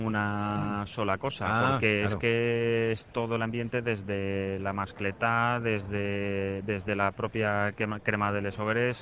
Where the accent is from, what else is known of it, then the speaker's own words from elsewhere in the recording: Valencian Community, Spain; todo lo que es nuestra cultura como valencianos hace que sea un atractivo turístico